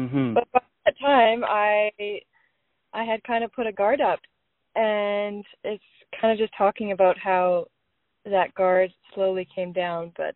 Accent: Carlisle, Saskatchewan, Canada; It's in my hometown of Carlisle, Saskatchewan, with the band.

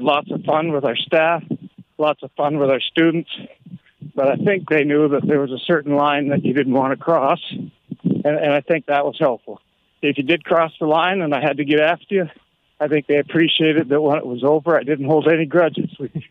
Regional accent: Simcoe, Ontario, Canada; I was born and raised in Simcoe, went to Elgin Ave Public School, and went to Simcoe Composite School all through high school.

